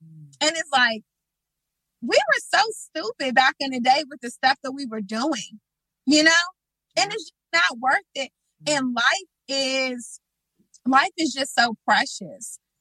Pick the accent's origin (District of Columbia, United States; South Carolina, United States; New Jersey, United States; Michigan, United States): District of Columbia, United States; Washington; I grew up on Kennedy Street.